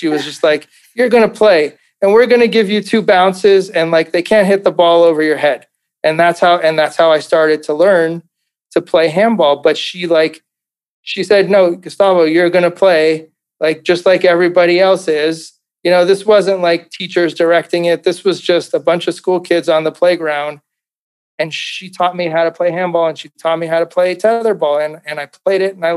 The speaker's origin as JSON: {"language": "English", "region": "California", "country": "United States", "tie": "born or raised there", "said": "I grew up in California, so I didn't have to use a jacket all that often."}